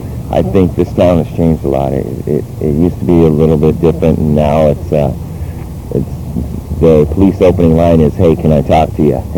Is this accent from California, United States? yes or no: no; Texas, United States; No, I'm not. I'm from Texas.